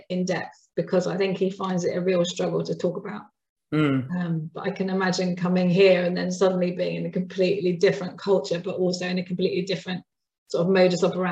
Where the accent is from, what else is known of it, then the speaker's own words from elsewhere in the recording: South East England, United Kingdom; now in Oxfordshire, United Kingdom; I grew up in Buckinghamshire. I now live in Oxfordshire. And even here, there's hardly any black people.